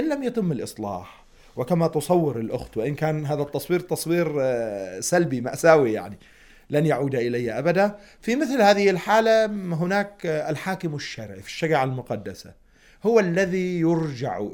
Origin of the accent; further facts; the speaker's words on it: Lebanon; مثل بلدنا لبنان مثلا